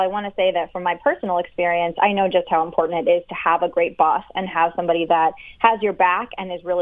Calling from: Philadelphia, Pennsylvania, United States; I live in downtown Philadelphia.

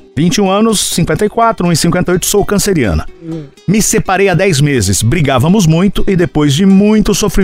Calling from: Goiânia, Goiás, Brazil; não vou me identificar, sou de Goiânia.

